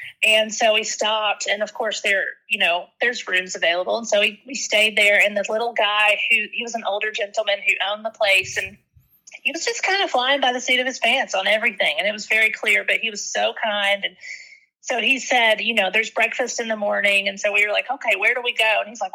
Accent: East Coast, United States; it was unlike anything I'd ever seen growing up on the East Coast.

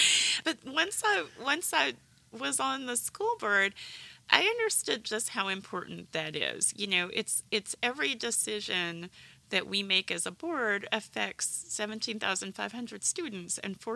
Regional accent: Kentucky, United States; I grew up in Kentucky, and so much of our culture is determined by the fact that mountains become impassable at some points

